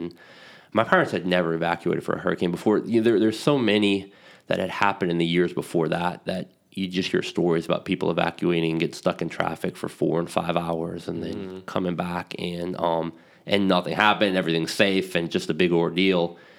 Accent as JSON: {"language": "English", "town": "New Orleans", "region": "Louisiana", "country": "United States", "tie": "born or raised there", "said": "I grew up in New Orleans and was listening to a lot of coverage of the local New Orleans mega radio station, 870 AM"}